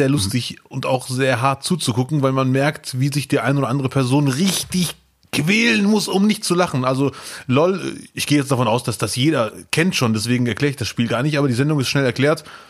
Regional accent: Bielefeld, North Rhine-Westphalia, Germany; sage ich komme aus Bielefeld und dann sagen die, woher kommst du wirklich? Und dann sage ich, ja, meine Eltern kommen aus Marokko, ich bin auch Marokkaner, entspannt euch, und Deutscher gleichzeitig

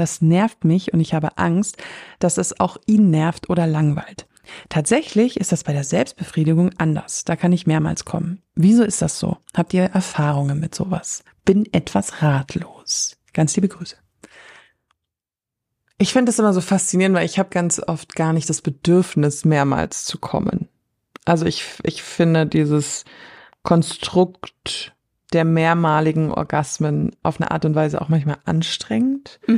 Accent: Munich, Bavaria, Germany; dass wir beide tatsächlich gebürtige Münchnerinnen sind, was nicht so gängig ist oft in der Stadt.

